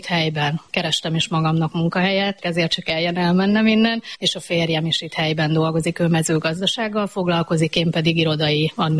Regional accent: Penyige, Szabolcs-Szatmár-Bereg, Hungary; also born or lived in Budapest; Az az igazság, hogy egyébként penyigei származású vagyok.

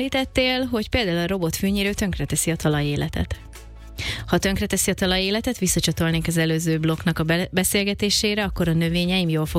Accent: Budapest, Hungary; nekünk már a 16. kerületben a Sashalmon nőttem föl, ott a Havashalom utca tanácspark

